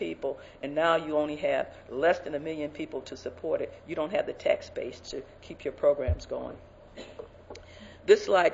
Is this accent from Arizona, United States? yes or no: no; Detroit, Michigan, United States; Okay, well, I'm from Detroit, and I think Detroit is a wonderful place, but again, I'm biased.